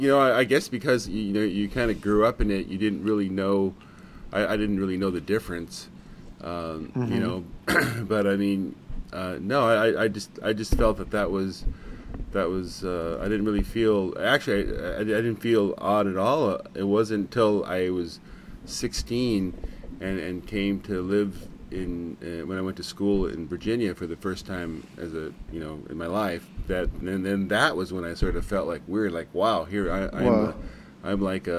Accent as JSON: {"language": "English", "region": "Mexico City", "country": "Mexico", "tie": "born or raised there", "said": "me being an American kid growing up in Mexico City"}